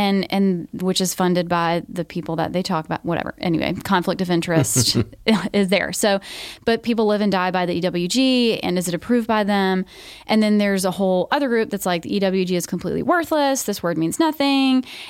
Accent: Georgia, United States; I grew up in Georgia. Okay. So even worse.

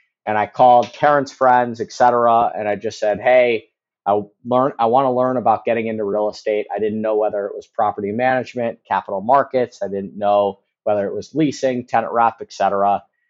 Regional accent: Chicago, Illinois, United States; Yeah, so born and raised in Chicago. I grew up in the city.

